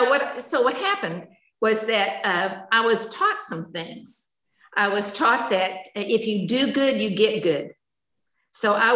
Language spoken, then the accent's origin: English; San Antonio, Texas, United States; also born or lived in Midland, Texas; I was born in Midland, Texas. Shortly after I was born, we moved to San Antonio, and that's where I grew up.